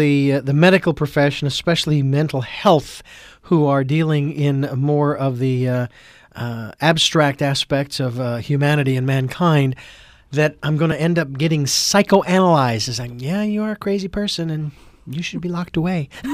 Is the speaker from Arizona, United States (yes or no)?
yes; Phoenix, Arizona, United States; And I'm from Phoenix, Arizona, so needless to say, a lot of people don't have that.